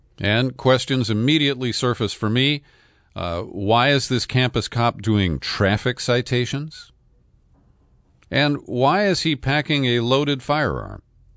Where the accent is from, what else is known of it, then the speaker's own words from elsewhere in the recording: Cincinnati, Ohio, United States; Number 83 occurred in Cincinnati, my hometown.